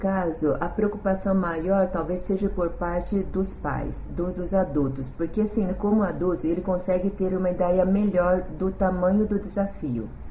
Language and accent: Portuguese; Brazil; eu cresci no Brasil, comecei a estudar no Brasil desde o primário, me formei, graduei, me casei e tive filhos.